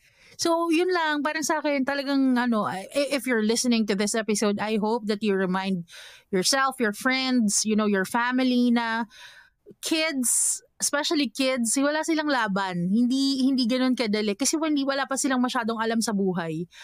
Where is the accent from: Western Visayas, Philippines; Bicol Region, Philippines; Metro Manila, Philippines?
Metro Manila, Philippines; Manila; Of course, we grew up in Manila. And I grew up in that kind of concept.